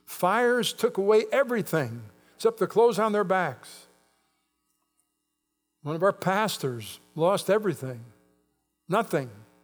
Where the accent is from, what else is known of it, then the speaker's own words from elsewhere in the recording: United States; As crazy as it's been for the last 9 months in this country, I'm still grateful I'm born an American.